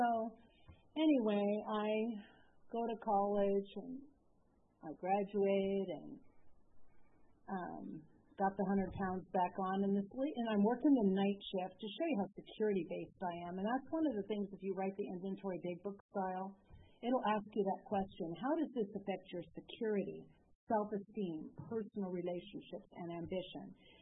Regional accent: Covina, California, United States; And, you know, I was raised in Covina, so it wasn't that far.

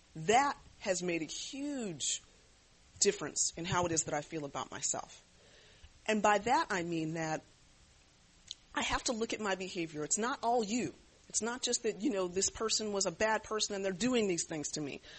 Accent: East Coast, United States; now in California, United States; I am not from California. I am from the East Coast. My sister recently moved here

